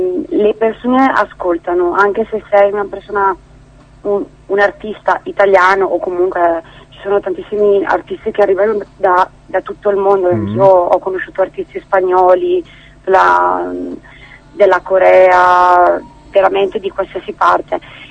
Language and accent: Italian; Brescia, Lombardy, Italy; Io sono di Brescia.